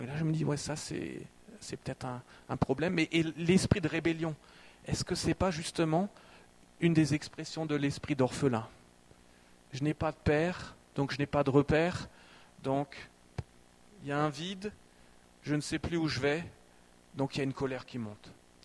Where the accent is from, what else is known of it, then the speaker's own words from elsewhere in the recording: France; moi, je suis originaire de la Brême d'Or, c'est un tout petit village minuscule qui se trouve à quelques mètres de la frontière franco-allemande.